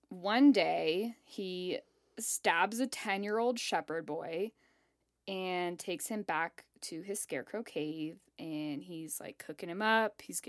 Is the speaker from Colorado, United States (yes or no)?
yes; Colorado, United States; I'm fine. I'm from Colorado.